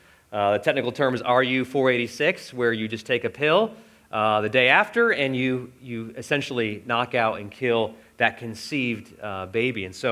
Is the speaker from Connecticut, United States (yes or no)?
no; Dayton, Ohio, United States; where I'm from the city of Dayton, Ohio, they're rated nationally one of the worst cities, both of those, for allergies.